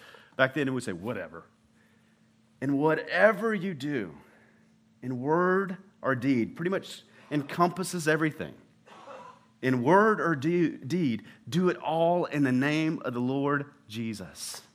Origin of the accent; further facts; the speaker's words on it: the South, United States; I told you, I'm from the South.